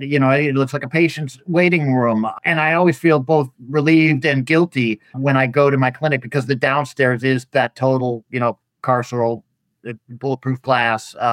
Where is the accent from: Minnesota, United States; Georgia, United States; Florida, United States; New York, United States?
Florida, United States; born or raised there